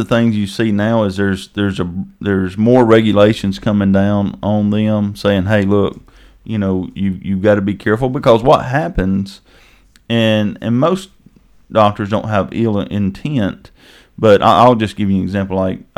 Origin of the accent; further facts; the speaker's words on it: Coleman, United States; all of our families here, and we're from Coleman, and this is our home.